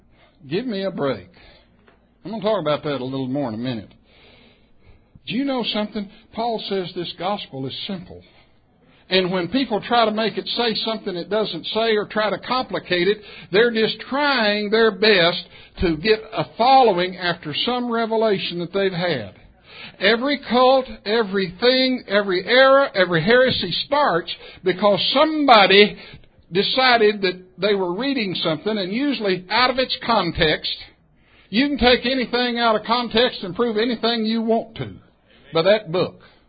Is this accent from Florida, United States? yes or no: no; Texas, United States; Now, you had Dr. Null up here with his beautiful southern accent, but I'm from West Texas, folks. And what you see is what you get. And we have colloquialisms that are peculiar to West Texas.